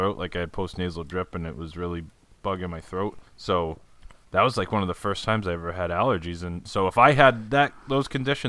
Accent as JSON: {"language": "English", "town": "Cranston", "region": "Rhode Island", "country": "United States", "tie": "born or raised there", "said": "This week, I thought, what better back in studio, back to Cranston, where I grew up, back in my hometown, to bring Cranston's most famous beer"}